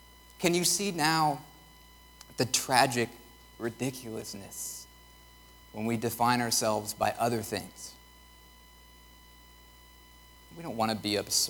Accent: United States; I'm an American. I'm a husband. I'm a nerd.

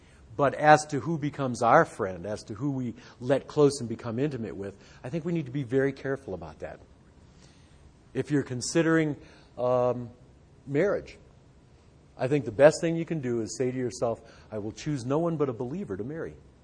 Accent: Detroit, Michigan, United States; You know, Charlie's from Texas and I'm from Detroit.

